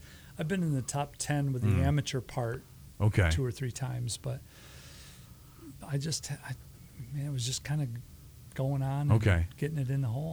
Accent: Jackson, Michigan, United States; And where are you from? From Jackson.

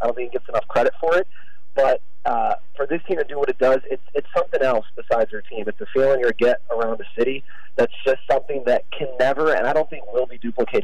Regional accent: Orlando, Florida, United States; now in Las Vegas, United States; I'm from Orlando, Florida. I've been living in Vegas for 2 years.

